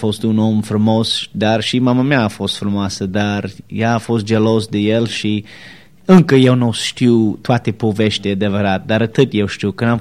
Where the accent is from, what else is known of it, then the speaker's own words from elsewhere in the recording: United States; born there; Romanian is a second language; M-am născut în America, în o familie destul de mare, cu 9 frați